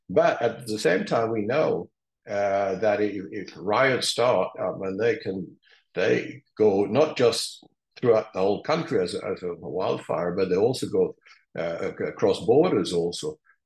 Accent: Sweden; I grew up, I was born there. I'm Swiss and Swedish, but I was born in Sweden.

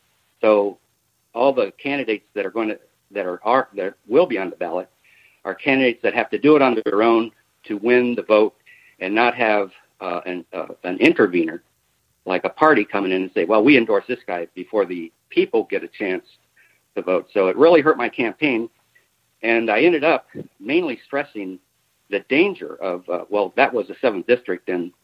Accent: Dearborn, Michigan, United States; born there; I was born down in Dearborn.

